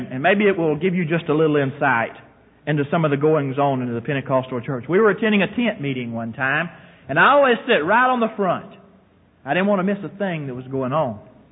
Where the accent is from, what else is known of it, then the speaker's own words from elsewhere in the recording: the South, United States; Don't be afraid to say amen to me, because I'm from the South.